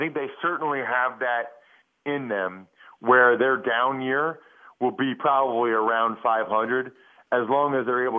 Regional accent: Wyomissing, Pennsylvania, United States; Yeah, so Henny's from my hometown. Henny's from Wyomissing.

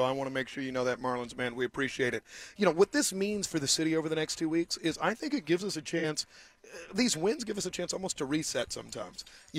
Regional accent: Kansas City, Missouri, United States; I hate John Elway because I'm from Kansas City

